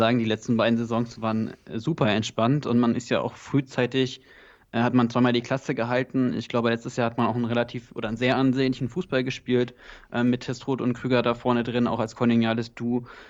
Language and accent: German; North Rhine-Westphalia, Germany; now in Potsdam, Germany; ich bin aus Potsdam, also ich wohne in Potsdam, ich komme ursprünglich sogar aus NRW